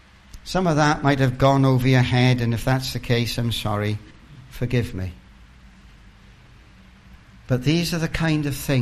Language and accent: English; Wales, United Kingdom; I'm very happy to have banter about being Welsh and all the rest of it. We can't help that we're privileged, Wyn and I.